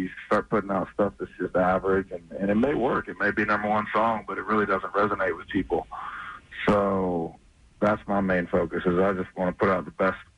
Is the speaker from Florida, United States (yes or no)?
yes; Daytona Beach, Florida, United States; Yeah, I mean, well, I'm from Daytona originally